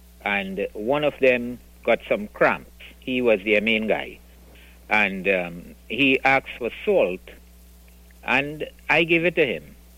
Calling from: Arizona, United States; I'm calling from Pinal.

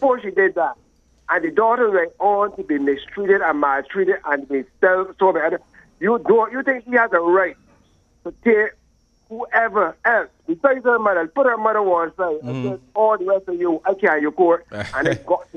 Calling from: Christchurch, Canterbury, New Zealand; I'm calling from Christchurch.

